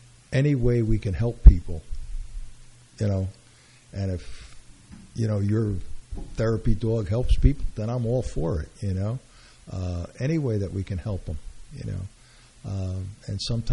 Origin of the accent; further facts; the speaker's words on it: Brooklyn, New York, United States; Don't forget, I'm from Brooklyn.